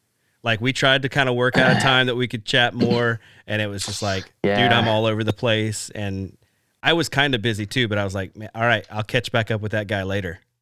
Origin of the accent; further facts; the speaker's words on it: Alabama, United States; moved away; I've only been here for 2 years. I'm from Alabama originally.